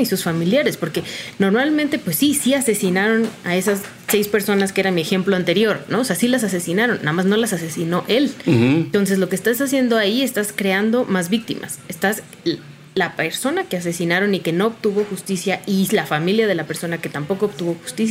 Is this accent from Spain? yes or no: no; northern Mexico, Mexico; yo que soy norteña es como, ah, pues que se jodan, mientras no sea yo